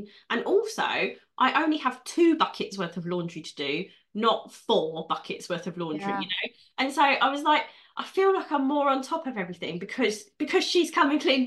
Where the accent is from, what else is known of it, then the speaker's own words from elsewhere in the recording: London, United Kingdom; because I grew up in North London, so my bus pass could get me all around London.